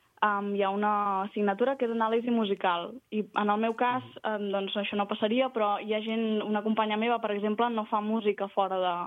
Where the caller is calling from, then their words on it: La Ràpita, Catalonia, Spain; La Ràpita al Penedès.